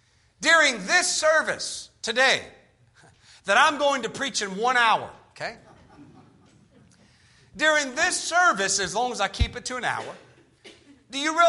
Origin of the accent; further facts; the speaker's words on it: North Carolina, United States; Do you realize that when Wilbur and Orville Wright here in North Carolina, my home state, discovered flight?